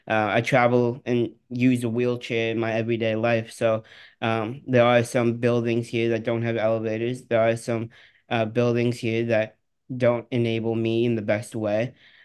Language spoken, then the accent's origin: English; Oak Park, Illinois, United States; growing up in Oak Park, which is a west suburb of Chicago, Northwestern isn't too far away